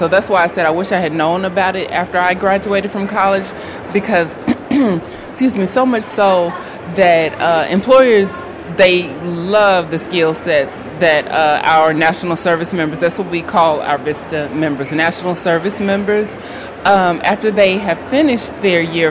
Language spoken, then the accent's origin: English; Tennessee, United States; I'm from Tennessee. I'm a Tennessee State alum.